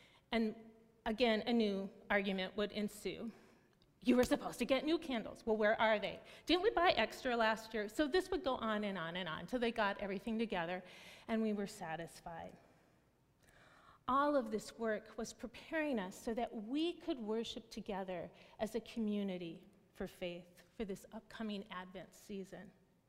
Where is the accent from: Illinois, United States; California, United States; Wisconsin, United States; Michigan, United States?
Wisconsin, United States; Milwaukee; Now, I think most of you knew that I grew up in Milwaukee